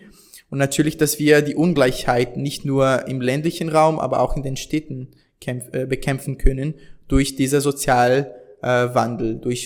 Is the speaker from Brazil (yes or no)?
yes; Southern Brazil, Brazil; moved away as an adult; now in Germany; ich komme aus dem Süden Brasiliens, bin 25 Jahre alt und in Brasilien habe ich Journalismus, soziale Kommunikation studiert